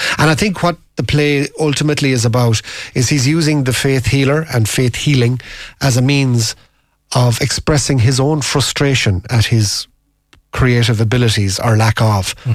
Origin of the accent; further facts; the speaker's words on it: Milltown, County Galway, Ireland; now in Dunmore, Ireland; So I'm from Milltown, living in Dunmore, and she's gone the opposite direction.